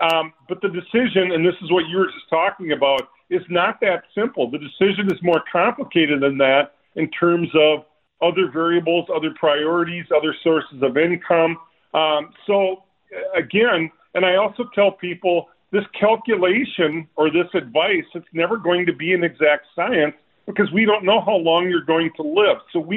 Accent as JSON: {"language": "English", "town": "Olivia", "region": "Minnesota", "country": "United States", "tie": "born or raised there", "said": "I grew up in Olivia"}